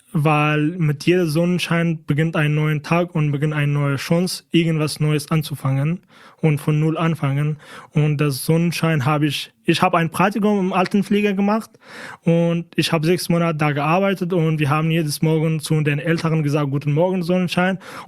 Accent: Iraq; first language Kurdish; German is a second language; ich komme aus dem Nordirak und wir sind Jesiden und wir sprechen Kurdisch, nicht Arabisch, das ist eine andere Sprache.

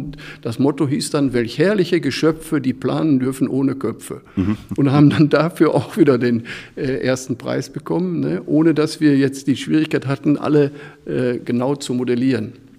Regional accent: Oberhausen, North Rhine-Westphalia, Germany; Und so bin ich dann als Karnevalist in Vondern groß geworden

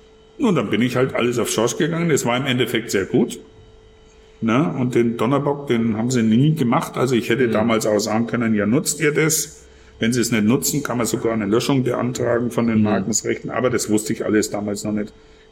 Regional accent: Bavaria, Germany; wobei ich immer gern Franke bin. Also ich sage heute noch, wenn einer sagt, ach, Sie sind aus Bayern, dann sage ich, nee, ich bin aus Franken.

